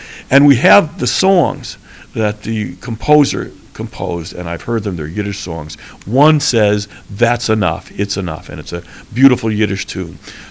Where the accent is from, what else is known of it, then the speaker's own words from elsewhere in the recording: Cleveland, Ohio, United States; my mother and father resettled a lot of survivors where I grew up in Cleveland, Ohio.